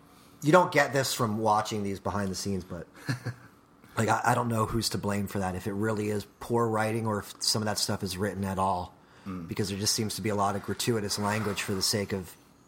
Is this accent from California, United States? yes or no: no; Ringoes, New Jersey, United States; also born or lived in Trenton, New Jersey; I was in the second grade when my family moved from Trenton to rural Ringo's, New Jersey, which is in the middle of the woods, and this was in the 80s.